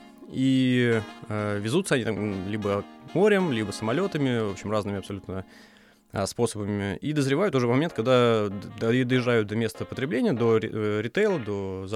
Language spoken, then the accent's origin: Russian; Moscow, Russia; Ну, я сам не из Новосибирска, а из Москвы.